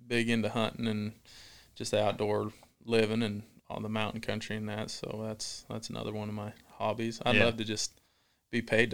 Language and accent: English; Wyoming, United States; Like, I grew up in Wyoming, so I grew up in high school and that around like 3 or 4 resorts.